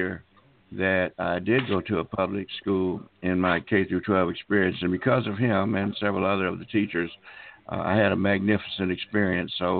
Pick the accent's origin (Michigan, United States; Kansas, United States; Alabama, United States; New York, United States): Alabama, United States; Tuskegee; I grew up in Tuskegee, Alabama.